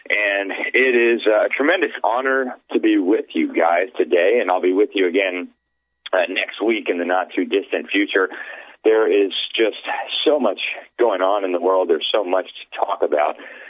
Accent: Miami, Florida, United States; And so he fled to Miami. That's, of course, my hometown, if you can call it a town.

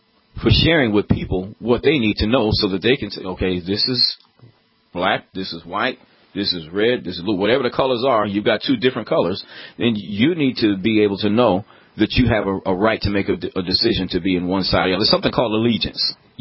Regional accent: United States; And I want, as both a Christian and a pastor, and then thirdly, as an American

